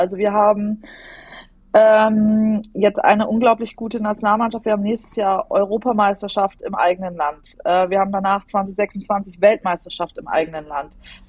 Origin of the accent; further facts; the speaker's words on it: Wasserburg, Bavaria, Germany; Also ich weiß, ich komme aus Wasserburg